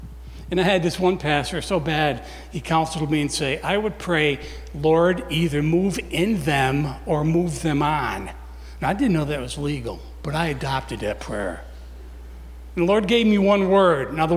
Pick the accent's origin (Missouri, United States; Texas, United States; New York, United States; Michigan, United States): New York, United States; Morrisville; We're from Morrisville, New York. About 5 miles away is a place called Nelson